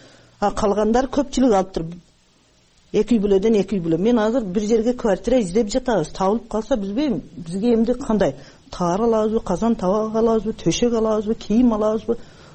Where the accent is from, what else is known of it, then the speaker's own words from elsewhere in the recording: Kapchygai, Batken Region, Kyrgyzstan; Капчыгайдан келгенбиз, балдарым, мен неберелерим, келиним, балам. Келдик, үйүбүз күйүп кетти